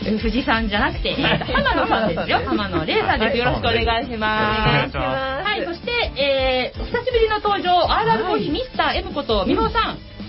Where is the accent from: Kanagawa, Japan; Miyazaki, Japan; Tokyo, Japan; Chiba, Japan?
Kanagawa, Japan; Kawasaki; 本日のお相手は川崎生まれ川崎育ち、自称夢見ヶ崎動物公園専属アイドル … のリーダー、おしゃべり担当